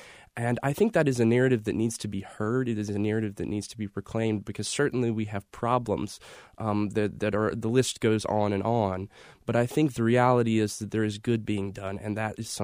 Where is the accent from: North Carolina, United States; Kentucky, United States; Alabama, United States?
North Carolina, United States; Statesville; Growing up in Statesville, it's an all-America city. It's one of those places that everyone wants to grow up in. It's just a great town to grow up in North Carolina.